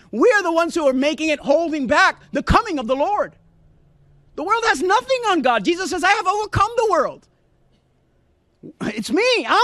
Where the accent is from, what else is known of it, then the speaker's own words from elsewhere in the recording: Puerto Rico; No, I'm from Puerto Rico, a little island. It's still over there.